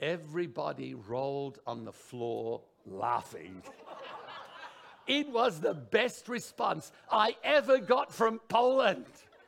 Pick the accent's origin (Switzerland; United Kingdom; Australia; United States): Australia; they all know I don't speak a word of Polish. I'm Australian